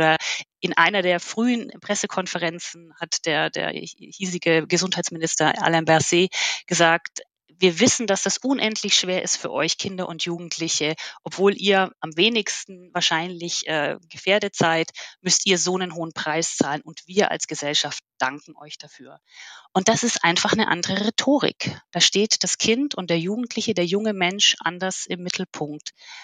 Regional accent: Bavaria, Germany; ich bin ja in Bayern aufgewachsen und in Bayern zur Schule gegangen

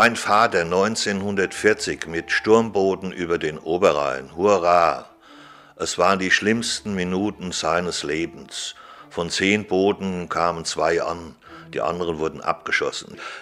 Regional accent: Rüsselsheim, Hesse, Germany; mein bescheidener Main, und ich komme aus Rüsselsheim.

